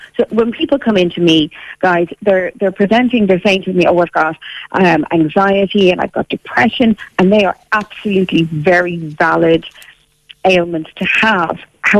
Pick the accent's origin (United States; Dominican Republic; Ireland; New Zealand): Ireland; I think as Irish people, we're great for having cups of tea and chats.